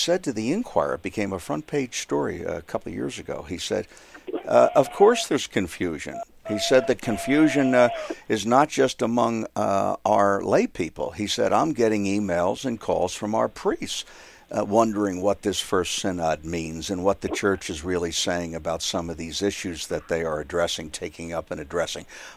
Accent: Philadelphia, Pennsylvania, United States; I hate to say this as a Philadelphian

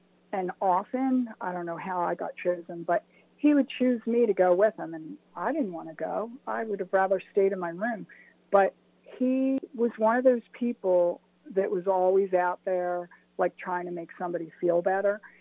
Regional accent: Lafayette Hill, Pennsylvania, United States; So I grew up in Lafayette Hill. And like you already mentioned, I am proudly a St. Philip Neri original person.

